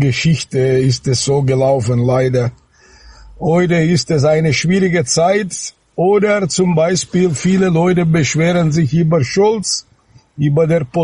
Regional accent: Germany; born there; also born or lived in Italy; komme aus Italien, geboren in Deutschland, lebe in Deutschland.

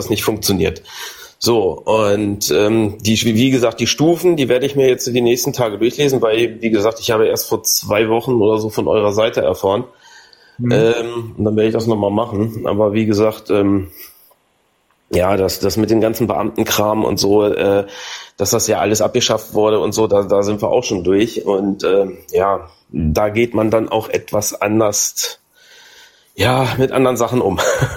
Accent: Braunschweig, Lower Saxony, Germany; Also ich komme hier aus dem Bereich Braunschweig und ich gehe mal davon aus, dass das noch zu Preußen hört.

